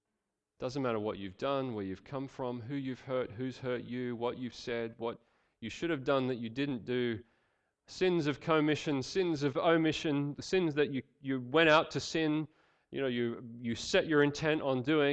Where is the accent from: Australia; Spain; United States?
Australia; I'm an Australian, not a Canadian.